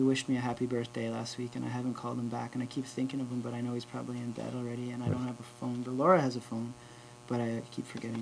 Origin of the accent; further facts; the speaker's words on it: Chilliwack, British Columbia, Canada; I grew up in Chilliwack.